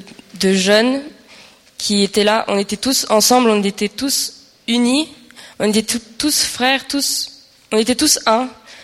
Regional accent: France; j'ai 18 ans et je suis française.

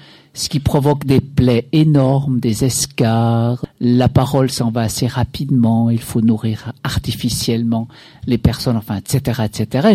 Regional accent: Switzerland; Chez nous en Suisse, c'est permis des associations

